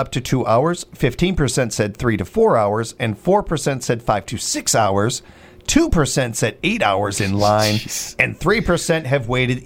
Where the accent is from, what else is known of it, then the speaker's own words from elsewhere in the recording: United States; I'm an American, too. I'm talking about myself, too, here and everything.